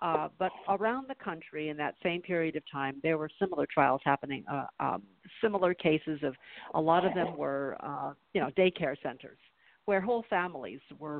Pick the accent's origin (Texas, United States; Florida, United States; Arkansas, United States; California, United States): California, United States; San Diego; something that really happened in my hometown. I grew up in San Diego.